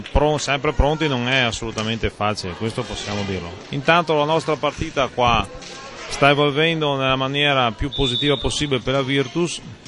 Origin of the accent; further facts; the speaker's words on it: Verona, Veneto, Italy; siamo di Verona, tifiamo Verona ed è giusto che sia così.